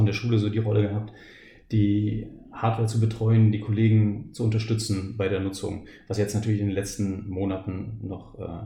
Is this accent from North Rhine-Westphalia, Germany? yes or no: no; Berlin, Germany; ich komme aus Berlin